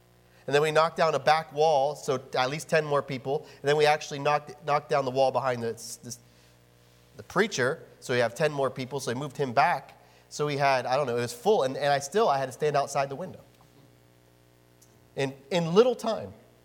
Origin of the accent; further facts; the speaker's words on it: Geigertown, Pennsylvania, United States; So I was raised in High Point Baptist Chapel out in Geigertown, Pennsylvania.